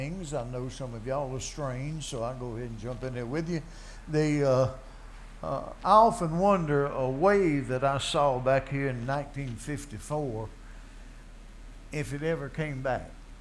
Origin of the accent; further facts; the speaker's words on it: United States; I'm an American and I love our country and I try to stand up for it